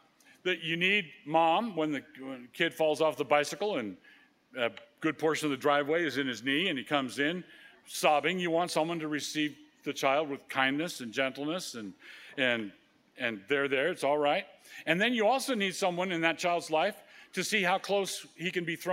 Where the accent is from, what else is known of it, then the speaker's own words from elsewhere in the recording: Annapolis, Maryland, United States; I grew up in Annapolis, and the Navy Marine Corps Stadium is there